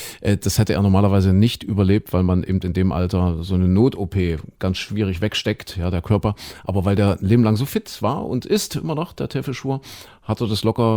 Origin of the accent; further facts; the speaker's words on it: Saxony-Anhalt, Germany; da wo ich aufgewachsen bin, Sachsen-Anhalt, habe ich in der Jugendmannschaft gespielt bei Dynamo Köthen-Porst